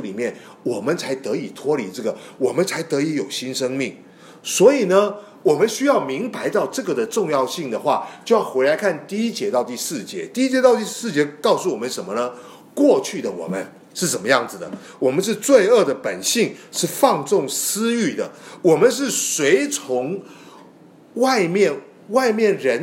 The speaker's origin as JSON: {"language": "Chinese", "country": "China", "said": "特别是我们中国人哦，我们中国人跟别人问你一个东西"}